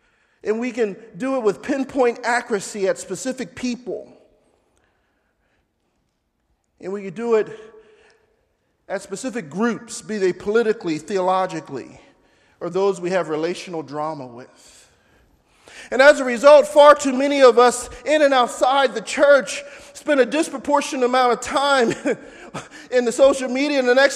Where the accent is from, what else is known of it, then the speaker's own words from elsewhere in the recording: Philadelphia, Pennsylvania, United States; I grew up in North Philly and 18th and Glenwood, which none of you are aware of and what that's about, but it's an African-American community.